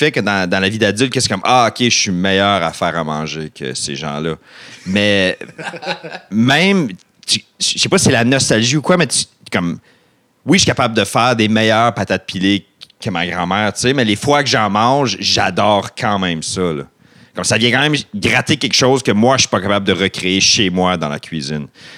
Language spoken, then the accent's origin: French; Kapuskasing, Ontario, Canada; Moi, je viens du nord de l'Ontario. De Kapuskasing, quand même une petite ville. Puis les deux côtés de ma famille habitaient là.